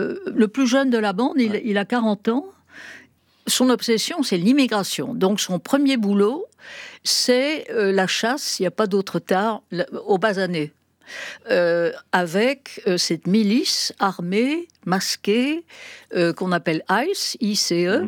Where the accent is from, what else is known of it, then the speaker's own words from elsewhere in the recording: France; chez nous en France.